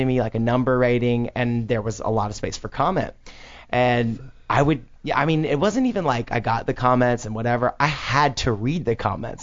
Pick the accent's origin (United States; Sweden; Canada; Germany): United States; Deep South; I mean, but you know, I grew up like in the Deep South and, you know, in the 90s